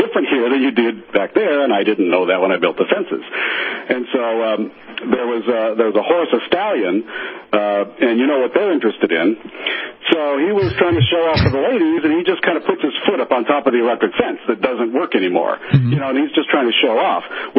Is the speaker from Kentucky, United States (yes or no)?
no; Colorado, United States; We're from Colorado, and you know, a lot of people don't know Colorado really doesn't have a lot of snow.